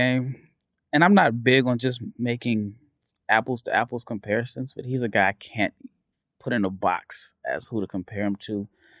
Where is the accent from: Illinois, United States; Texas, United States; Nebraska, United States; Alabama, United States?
Nebraska, United States; Omaha; You know, I'm from Omaha, born and raised, and, you know, Creighton fans are still a little bit bitter of him leaving.